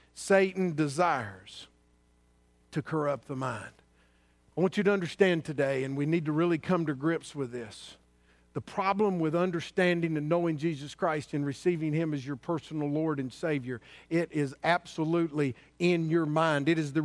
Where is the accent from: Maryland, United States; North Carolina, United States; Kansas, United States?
North Carolina, United States; Asheville; You know, when we grew up in Asheville, we had two channels.